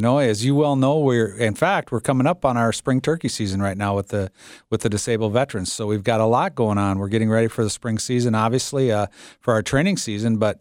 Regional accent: Minnesota, United States; as a Minnesotan with my grandkids strapped in the back of my car, what a value.

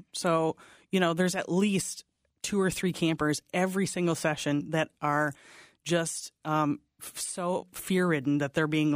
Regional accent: Minnesota, United States; I grew up in South Central Minnesota, and my mom was in the unit in the Twin Cities.

